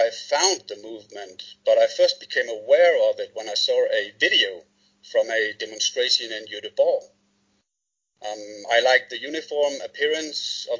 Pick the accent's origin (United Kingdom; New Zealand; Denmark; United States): Denmark; Randers, Central Denmark Region; I was born and raised in a medium-sized city called Randers in the central part of the country. There I grew up in the suburbs in a nice and quiet neighborhood.